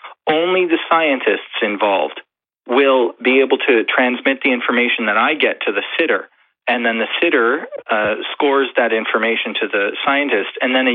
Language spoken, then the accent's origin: English; Canada; So I'm from Canada